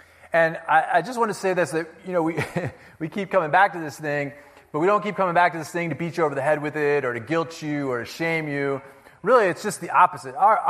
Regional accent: Chicago Heights, Illinois, United States; Like, I grew up poor in the South Side and grew up in Chicago Heights.

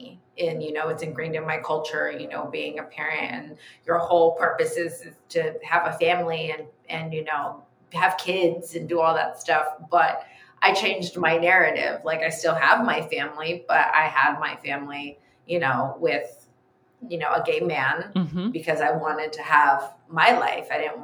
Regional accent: Los Angeles, California, United States; now in New York, United States; well, I'm originally in Los Angeles, but right now I am in Soho, New York.

